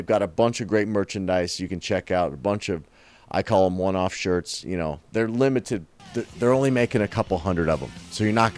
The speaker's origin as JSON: {"language": "English", "region": "Kansas", "country": "United States", "tie": "born or raised there", "said": "That's right, Kansas, my home state."}